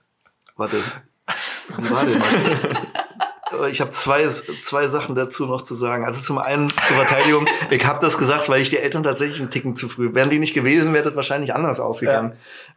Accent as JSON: {"language": "German", "town": "Jena", "region": "Thuringia", "country": "Germany", "said": "Hi. Ah, hi. Ja, wo kommen Sie denn her? Ich sag so, nein, ich komme aus Jena."}